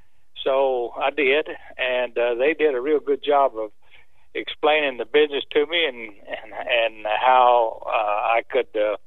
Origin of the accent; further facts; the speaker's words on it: Jacksonville, Arkansas, United States; Well, Rick, I grew up in Arkansas, just outside of Little Rock, and went to school at a place called Jacksonville.